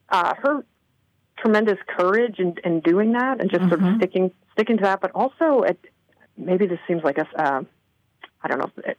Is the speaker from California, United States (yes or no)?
no; New York, United States; I'm from New York. I'm from New York.